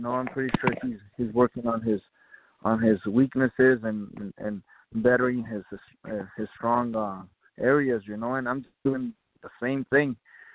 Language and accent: English; Tucson, Arizona, United States; Yes, and Tucson, Arizona, my hometown.